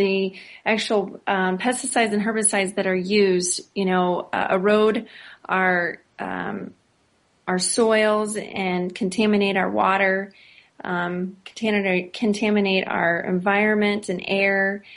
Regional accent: Shelbyville, United States; So I grew up in Shelbyville, which I had said earlier, and there was a garment factory there

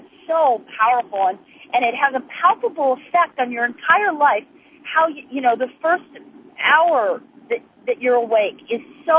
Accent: Idaho, United States; Well, I think that, you know, it comes mostly because, number one, I grew up in Idaho, and I let nature talk.

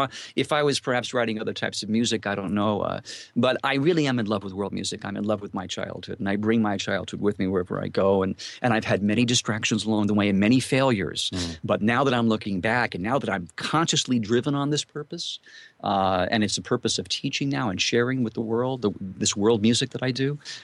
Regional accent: Los Angeles, California, United States; born there; Well, I was born in Los Angeles

